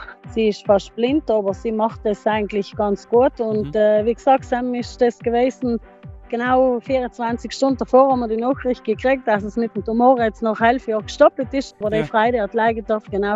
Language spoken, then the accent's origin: German; Bavaria, Germany; ich bin Bayerin und das ist einfach genau meins.